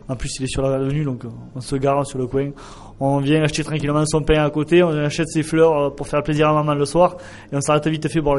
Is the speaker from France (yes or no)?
yes; Balsac, Occitanie, France; now in Sébazac-Concourès, France; Non, je suis pas un Sébazacois, je suis un Balsacois. Je viens de Balsac.